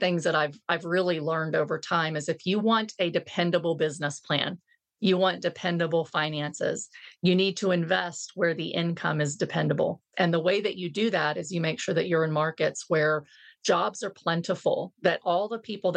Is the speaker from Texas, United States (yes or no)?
yes; Texas, United States; I might be partial because I'm a Texan, but is in Texas.